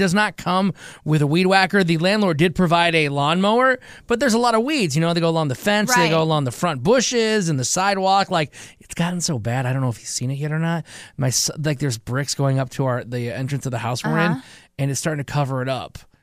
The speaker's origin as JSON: {"language": "English", "region": "Michigan", "country": "United States", "said": "Gotta go to my home state of Michigan for today's dummy of the day."}